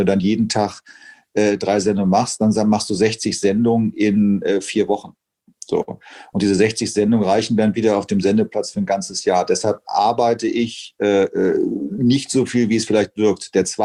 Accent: Hamburg, Germany; Ich bin in Poppenbüttel zur Schule gegangen.

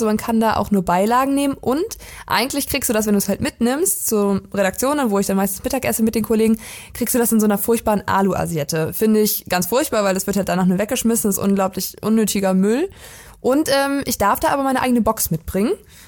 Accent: Weisen, Brandenburg, Germany; ist jetzt nicht nur Waisen aus dem Dorf, wo ich herkomme, sondern Groß-Berese zählte auch dazu.

